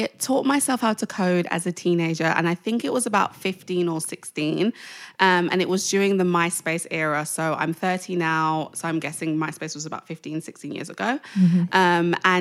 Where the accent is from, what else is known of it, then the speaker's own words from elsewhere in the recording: Edmonton, London, United Kingdom; I was born in North London and I was also raised in North London in a town called Edmonton, which is very far north. Edmonton N9